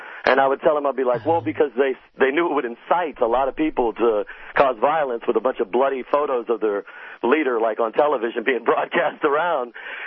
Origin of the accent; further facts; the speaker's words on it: Houston, Texas, United States; born there; I was born in Houston and I've traveled around